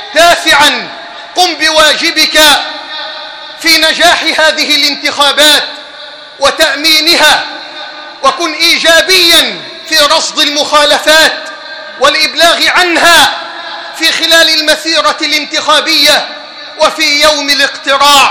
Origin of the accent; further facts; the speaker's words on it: Egypt; اللهم ارزق بلدنا مصر حاكما ربانيا صالحا،